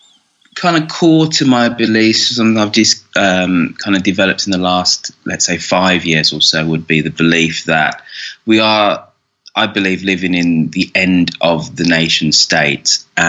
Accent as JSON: {"language": "English", "town": "Birmingham", "region": "West Midlands", "country": "United Kingdom", "tie": "born or raised there", "said": "my hometown of Birmingham"}